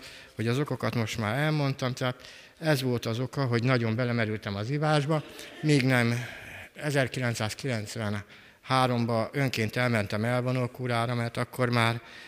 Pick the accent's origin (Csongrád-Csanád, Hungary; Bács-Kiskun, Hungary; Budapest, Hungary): Bács-Kiskun, Hungary; Kecskemét; born there; 1956-ban születtem Kecskeméten, átlagos életem volt